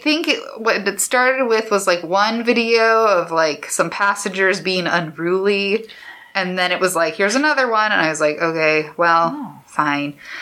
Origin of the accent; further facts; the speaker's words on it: West Coast, United States; There were things there that I've never experienced from the West. I'm from the West Coast.